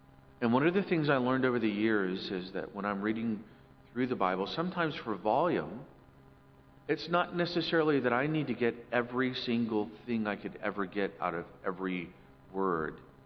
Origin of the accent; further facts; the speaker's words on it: Oklahoma, United States; because I'm from Oklahoma and the only dance I know is the two-step